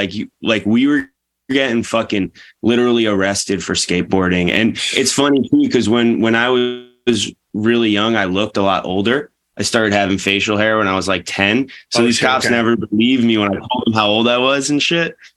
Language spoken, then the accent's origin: English; Woodstock, New York, United States; It was in Woodstock, and I grew up like mostly in Woodstock. And Woodstock's kind of like, it's a real tourist town